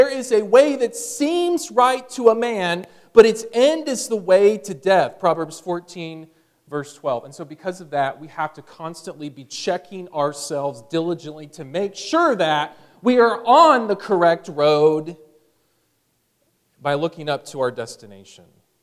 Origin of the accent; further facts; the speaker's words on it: Houston, Texas, United States; which is what I saw a lot growing up in the Houston area in Texas.